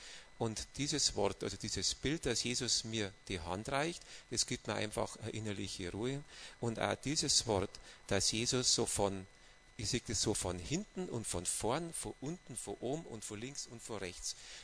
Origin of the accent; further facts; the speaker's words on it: Bavaria, Germany; ich bin ein Bayer und in Bayern gibt es ein Sprichwort